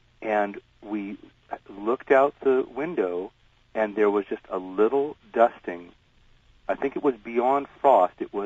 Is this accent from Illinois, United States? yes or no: no; San Jose, California, United States; I was raised in Northern California in San Jose